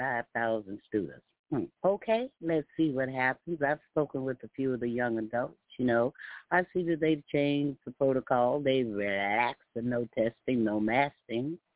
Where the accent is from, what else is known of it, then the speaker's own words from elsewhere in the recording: Texas, United States; I did a little bit this weekend, but, you know, I'm a Texan, and in the heat, you must move slow.